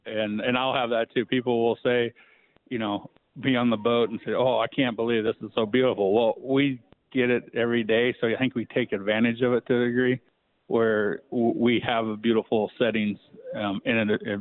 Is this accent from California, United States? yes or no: no; Eugene, Oregon, United States; Out of Eugene.